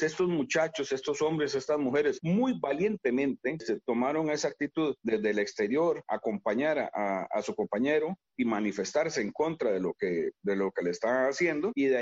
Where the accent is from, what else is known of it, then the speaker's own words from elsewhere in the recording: Costa Rica; para que mi pueblo costarricense no sufra lo que sufren